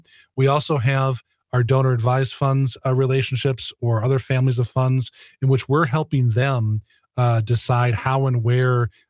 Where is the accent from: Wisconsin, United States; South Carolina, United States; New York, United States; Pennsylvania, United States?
Wisconsin, United States; Green Bay; also born or lived in West Coast; I lived on the West Coast for a period of time, but I was recruited to come back to Green Bay, my hometown